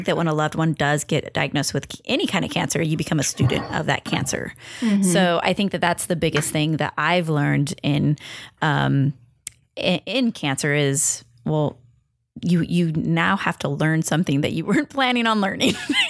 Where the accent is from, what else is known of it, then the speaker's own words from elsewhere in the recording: Long Beach, California, United States; We're from Long Beach, California.